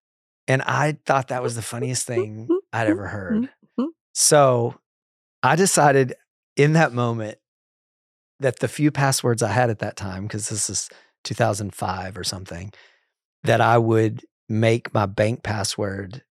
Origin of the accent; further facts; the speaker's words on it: Texas, United States; And look, I'm from Texas.